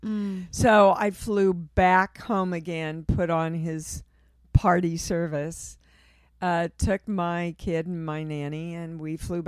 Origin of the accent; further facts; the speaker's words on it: Kansas City, Missouri, United States; Kansas City.